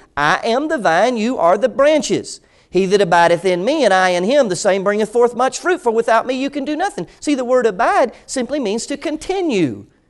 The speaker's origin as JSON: {"language": "English", "town": "Orlando", "region": "Florida", "country": "United States", "tie": "born or raised there", "said": "I grew up in Orlando, Florida, in the orange groves. And I literally lived in the orange groves."}